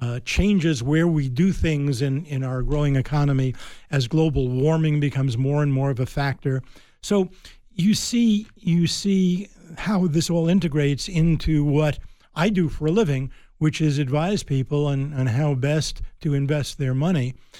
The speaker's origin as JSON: {"language": "English", "region": "New York", "country": "United States", "tie": "born or raised there", "said": "For instance, I mean, I grew up in New York."}